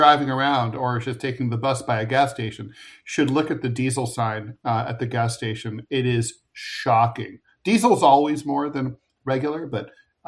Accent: Dayton, Ohio, United States; he went to my hometown of Dayton, Ohio, repeatedly, Donald Trump did. And, I grew up there

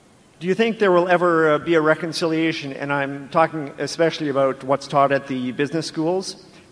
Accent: Markham, Ontario, Canada; from Markham, Ontario.

